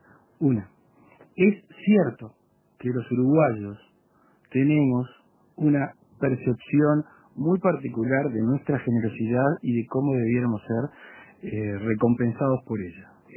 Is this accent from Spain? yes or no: yes; Spain; tengo doble nacionalidad, soy español por tres costados